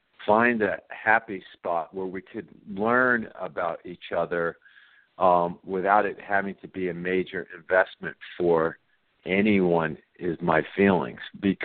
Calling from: New York City, New York, United States; I'm calling from New York City.

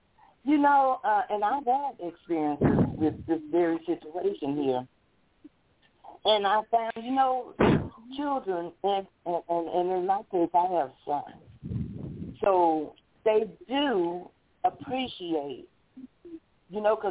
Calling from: Flint, Michigan, United States; calling from Flint, Michigan.

